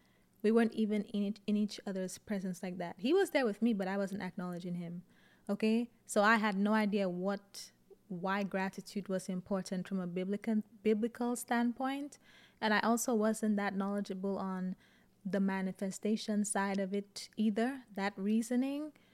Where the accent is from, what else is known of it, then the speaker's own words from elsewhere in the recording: St. Lucia; I went to a Catholic secondary school when I lived in St. Lucia. I grew up in St. Lucia, and I was always God adjacent. I didn't grow up in church per se, but I grew up in that Catholic school, in secondary school in my teenage years.